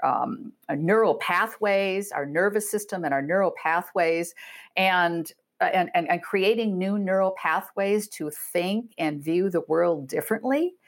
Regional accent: Iowa, United States; also born or lived in Chicago; I'm from Iowa, a good Iowa girl.

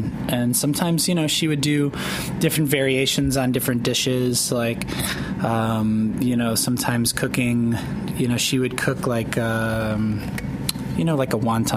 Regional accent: Hillsborough, North Carolina, United States; also born or lived in Durham; Yeah, no, I was born in Durham and actually at Duke Hospital, which I don't like to admit because I'm a Tar Heel fan. And but we lived in Hillsboro, North Carolina, home of Hog Day.

